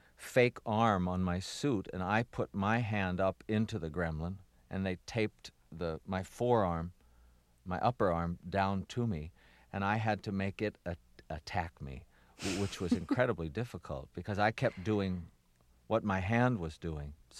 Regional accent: Baltimore, Maryland, United States; accent: Baltimore; I decided when I was working on 52 Pickup to use my Baltimore accent because I thought it would make the man more dangerous because it's such an inane sound.

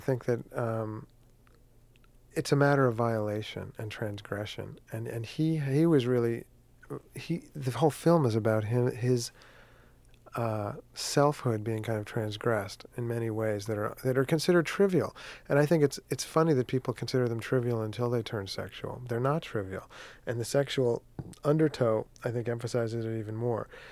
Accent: Larchmont, New York, United States; Yes, I did. I grew up in Larchmont, went to Amherst College

